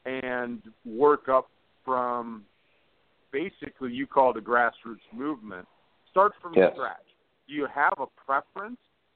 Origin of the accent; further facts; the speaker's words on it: Wisconsin, United States; a.k.a. for my home state, the Milwaukee Braves, when they moved.